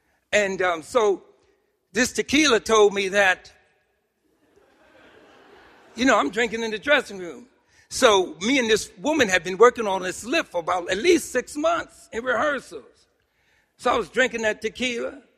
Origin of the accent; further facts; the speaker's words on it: New York City, New York, United States; The secrets was, growing up in Harlem, and I like dance, another one of the secrets that I was gay.